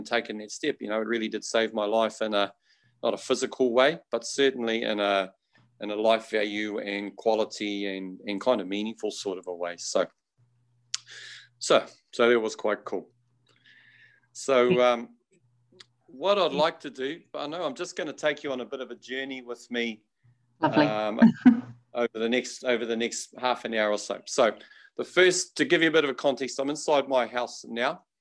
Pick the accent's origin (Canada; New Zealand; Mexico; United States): New Zealand; because I grew up in New Zealand in the 1970s